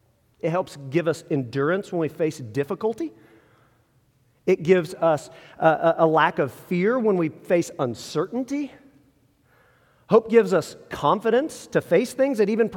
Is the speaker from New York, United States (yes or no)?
no; Kansas City, Missouri, United States; I grew up here in Kansas City, and I've always been a Chiefs fan.